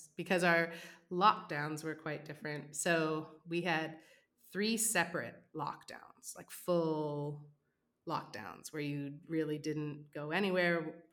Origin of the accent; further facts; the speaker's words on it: Hamilton, Ontario, Canada; like I'm from Hamilton